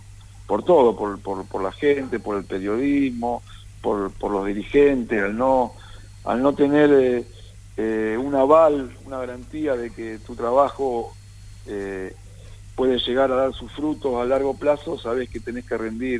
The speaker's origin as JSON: {"language": "Spanish", "town": "El Trébol", "region": "Santa Fe", "country": "Argentina", "tie": "born or raised there", "said": "Sí, en el Trébol, provincia de Santa Fe."}